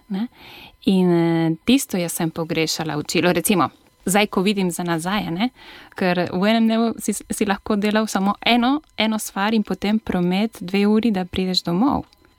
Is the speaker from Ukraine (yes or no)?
no; Chile; Slovenian is a second language; also born or lived in Italy; now in Slovenia; 16 let nazaj, ko sem prišla v Slovenijo. Prej sem živela v Italiji, to moram reči. A ne? Nisem prišla direktno iz Čila sem. Sem živela v Italiji, sem tam tudi študirala